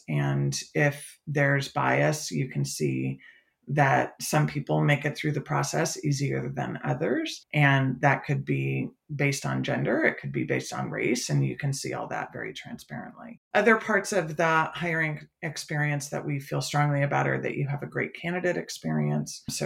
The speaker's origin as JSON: {"language": "English", "region": "California", "country": "United States", "also_born_or_lived": "New York", "said": "I'm actually from California, but had been living in New York over a five-year period."}